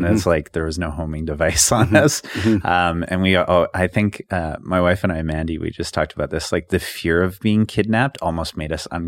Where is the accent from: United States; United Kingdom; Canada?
Canada; Calgary, Alberta; I'm born and raised in Calgary, so I grew up in Woodlands on Woodridge Drive. A few years before that, I lived just by Southland with my grandparents.